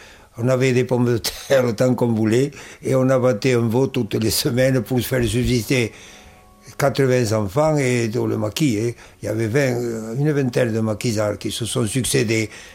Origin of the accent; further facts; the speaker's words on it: France; Je pensais qu'en tant que Français, je devais faire ça, et en tant que chrétien aussi, en tant que prêtre